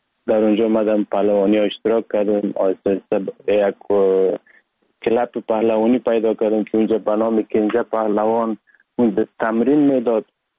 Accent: Sheberghan, Jowzjan, Afghanistan; also born or lived in Sar-e Pol; اصلا زاده ولایت سرپل هستم، در ولایت جوزجان کلان شدیم، تحصیلات ما، مکتب ما، همه چیز ما در ولایت جوزجان خواندیم. اصلا کورش هم در دوران طفولیت از اون ولایت جوزجان شروع کردیم، ولایت جوزجان شهر شبرغان. قریه به نام قریه پیرمزید

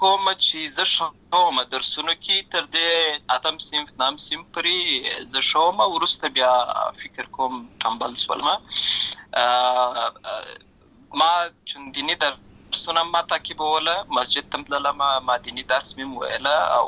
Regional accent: Lashkar Gah, Helmand, Afghanistan; born or raised there

